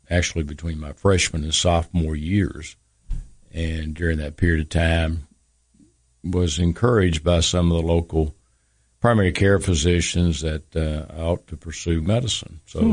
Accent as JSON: {"language": "English", "town": "Lafayette", "region": "Tennessee", "country": "United States", "tie": "born or raised there", "said": "Grew up in Macon County, actually in Lafayette, so close by, so I knew the region."}